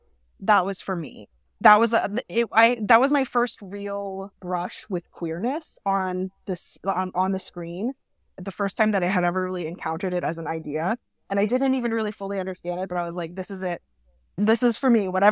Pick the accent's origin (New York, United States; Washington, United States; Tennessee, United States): Tennessee, United States; I grew up, just for context, I grew up in the American South in the late 90s, early 2000s. So it was a very different world than the one we're living in now. Tennessee. Very conservative.